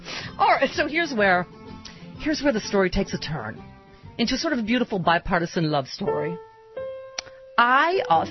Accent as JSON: {"language": "English", "country": "United States", "said": "I'm from America. Where's my cheesy music?"}